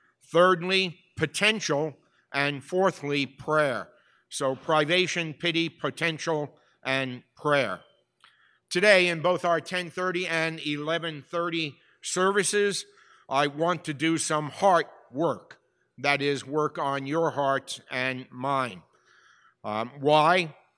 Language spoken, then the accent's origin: English; Bronx, New York, United States; When I was growing up in the Bronx, I knew everybody in my building